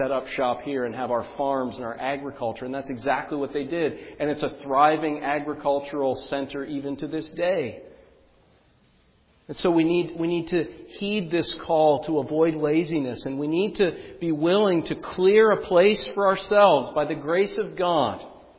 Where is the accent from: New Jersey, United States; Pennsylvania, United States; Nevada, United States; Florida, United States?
Pennsylvania, United States; where I'm actually from the Susquehanna Valley.